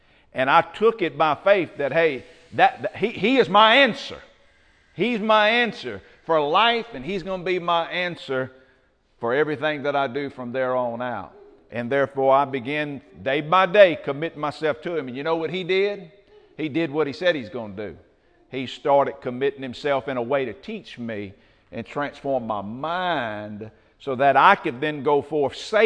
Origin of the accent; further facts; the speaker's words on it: Covington, United States; Growing up in Covington, I was a heathen that lived down there.